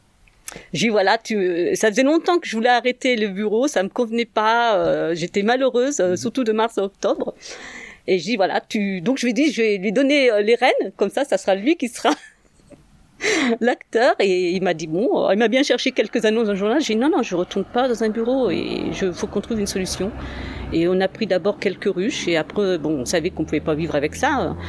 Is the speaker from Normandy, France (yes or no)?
yes; Normandy, France; j'ai été élevée dans le Vexin normand, dans un petite maison à l'écart de tout